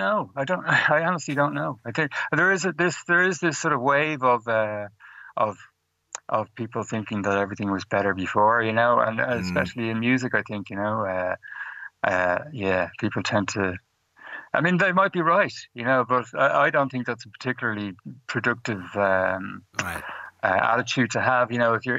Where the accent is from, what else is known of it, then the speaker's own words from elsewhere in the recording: Ireland; for most of that time I was obviously living and growing up in Ireland